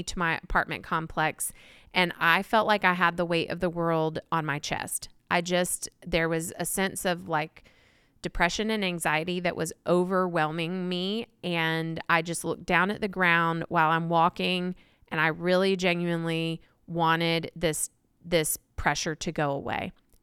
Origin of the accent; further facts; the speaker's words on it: East Coast, United States; He's from the West Coast. I'm from the East Coast.